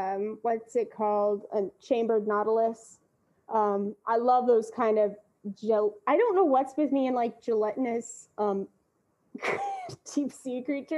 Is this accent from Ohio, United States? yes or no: no; Missouri, United States; I grew up in Missouri and I remember just seeing in the art museum, there's just this ceiling made of blown glass.